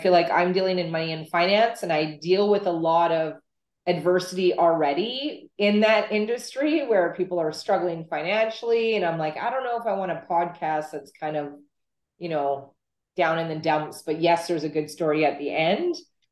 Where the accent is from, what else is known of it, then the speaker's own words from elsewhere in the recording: Calgary, Alberta, Canada; I'm from Calgary, Canada.